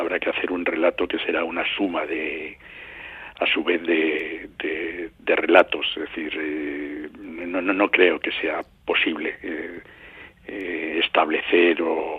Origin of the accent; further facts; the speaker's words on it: Madrid, Community of Madrid, Spain; Soy de Madrid, pero he tenido, una vinculación muy estrecha con el País Vasco.